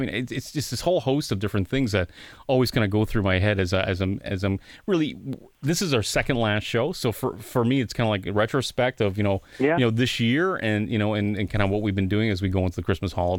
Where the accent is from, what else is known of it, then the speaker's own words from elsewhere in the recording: Canada; now in Detroit, United States; we still kind of celebrate, even though we're Canadian.